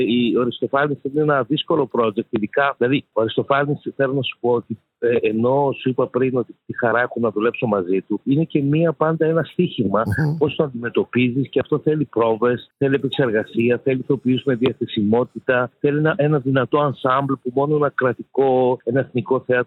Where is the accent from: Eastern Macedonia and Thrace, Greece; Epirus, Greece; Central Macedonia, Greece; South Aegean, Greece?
Central Macedonia, Greece; Thessaloniki; είμαι και στην πόλη μου, είμαι και στη Θεσσαλονίκη.